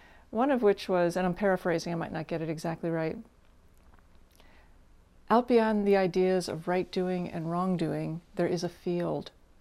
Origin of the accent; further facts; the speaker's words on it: United States; Especially if you're American, I might add. And I am American.